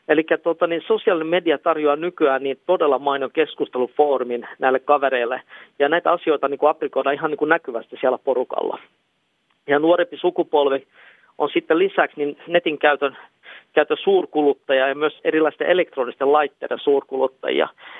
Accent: Vaasa, Ostrobothnia, Finland; Esimerkiksi se Vaasan kieppeillä niin kalastan, mikä on niin kuin mun kotipaikkakunta, joka Etelä-Suomessa nykyään asunkin

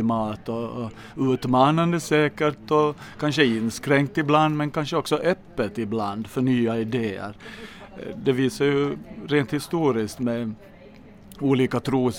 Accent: Jakobstad, Ostrobothnia, Finland; born there; Hur pinsamt det är nu för mig när jag bor där. Men alltså, jag är ju född i Jakobstad.

